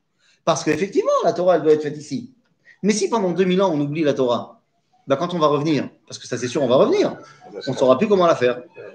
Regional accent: France; Je veux dire, nous, on a grandi en France.

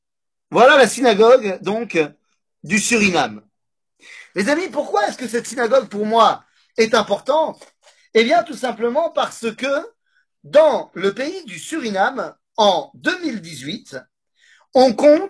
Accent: Metz, Grand Est, France; Je viens de Metz. Je viens de Metz, Rabotaï.

